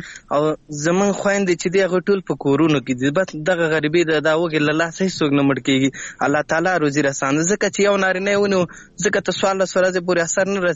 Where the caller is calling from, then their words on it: Laghman, Afghanistan; اړیکه مې له لغمان څخه نیولې ده.